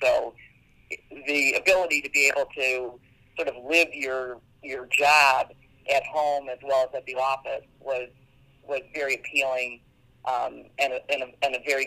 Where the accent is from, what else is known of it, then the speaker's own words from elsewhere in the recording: Chicago, Illinois, United States; it was also in my hometown. I'm from Chicago, so being here in Chicago was also nice.